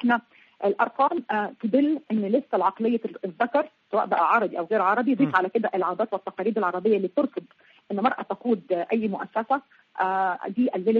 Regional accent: Egypt; دي عندنا في مصر استراتيجية لتمكين المرأة

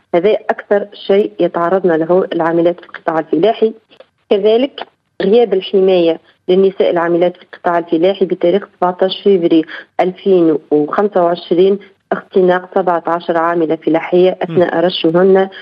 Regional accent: Tunisia; المشاكل متشعبة ومتعدة ومتعلقة أساسا بالنصوص القانونية اللي موجودة عندنا في تونس

